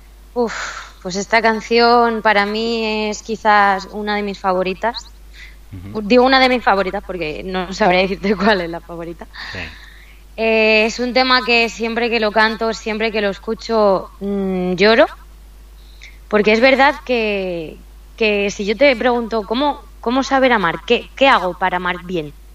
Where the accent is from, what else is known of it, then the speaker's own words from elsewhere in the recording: Yuncos, Castilla-La Mancha, Spain; la verdad es que la gente de Yuncos pues me quiere